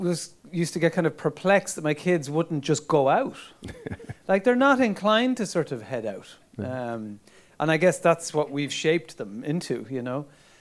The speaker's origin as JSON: {"language": "English", "town": "Ballyclock", "region": "Munster", "country": "Ireland", "tie": "born or raised there", "said": "I grew up in County Limerick. Yes, Ballyclock is about 5 miles from Limerick City. And I guess it was a place of, you know, tractors pulling hay and all that kind of stuff."}